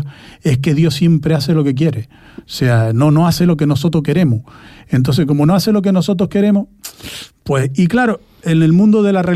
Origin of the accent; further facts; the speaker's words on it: Tenerife, Canary Islands, Spain; moved away as an adult; now in Fuerteventura, Spain; Entonces yo en Tenerife llevaba 26 años de mi vida, y ahora llevo aquí 26 años y 8 meses. Por tanto, ya soy majorero